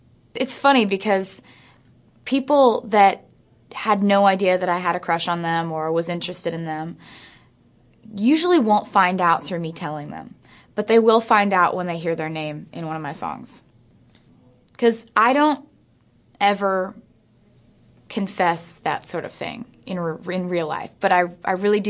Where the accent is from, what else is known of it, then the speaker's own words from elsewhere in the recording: Pennsylvania, United States; I grew up in Pennsylvania, and growing up in Pennsylvania and wanting to pursue country music, those are two different things.